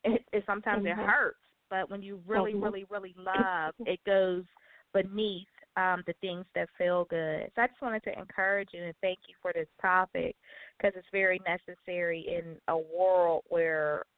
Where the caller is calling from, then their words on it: Pittsburgh, Pennsylvania, United States; I'm calling from Pittsburgh.